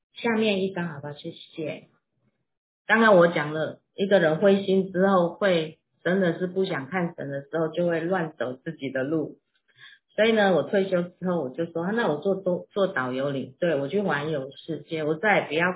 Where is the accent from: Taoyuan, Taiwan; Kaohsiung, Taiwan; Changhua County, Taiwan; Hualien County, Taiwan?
Changhua County, Taiwan; Zhuoshui; born there; 我出生的地方是浊水，在彰化，在台湾的中部。那有一条溪叫做浊水溪，所以真的是浊的。